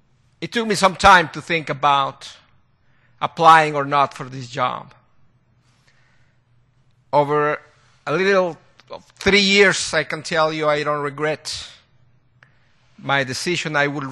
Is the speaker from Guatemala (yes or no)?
yes; Guatemala; moved away; I'm originally from Guatemala.